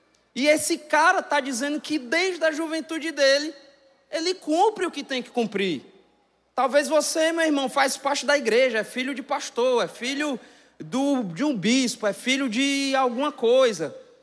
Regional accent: Fortaleza, Ceará, Brazil; eu morava alguns metros de um campinho de futebol, lá no bairro do Jacarecanga, onde eu nasci.

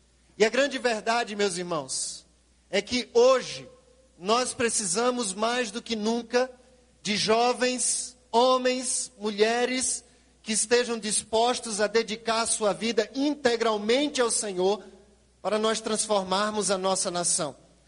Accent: Recife, Pernambuco, Brazil; Eu sou recifense, né, de Pernambuco

